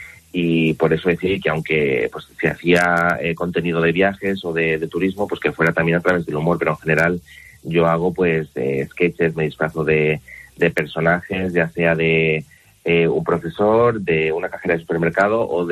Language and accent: Spanish; Valencia, Valencian Community, Spain; yo soy de Valencia, o sea que sí que estuve en Valencia este verano, entonces ahí no hubo gasto, estaba en casa con la familia